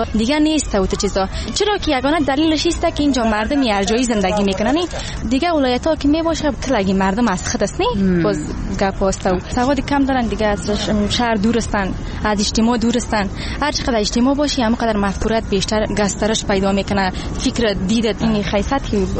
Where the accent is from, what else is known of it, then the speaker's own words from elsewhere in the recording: Badakhshan, Afghanistan; also born or lived in Fayzabad; now in Kabul, Afghanistan; از بدخشان هستم. اینجا آرسی کردیم، فعلا اینجا زندگی میکنیم.